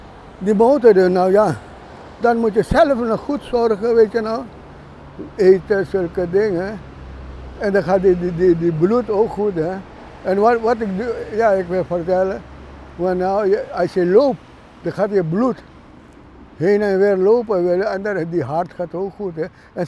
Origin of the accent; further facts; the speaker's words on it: Suriname; born there; 15 mei 1942 ben ik geboren in Suriname district. Nu ben ik nou, ja, 81